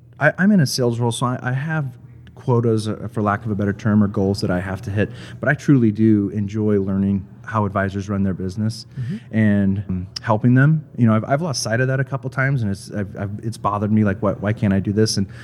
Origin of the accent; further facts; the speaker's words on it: Nebraska, United States; And I'm from Nebraska, born and raised in Nebraska, and this is going to be a very Nebraska story.